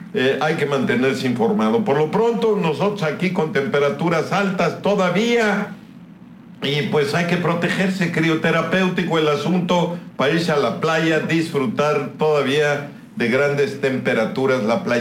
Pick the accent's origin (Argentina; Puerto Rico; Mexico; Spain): Mexico; Oaxaca; Es linda mi tierra.